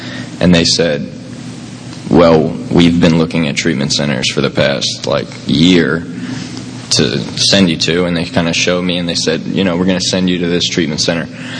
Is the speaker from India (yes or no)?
no; Tampa, Florida, United States; born there; I was born here in Tampa, and I'm 20 years old, so this was only 20 years ago.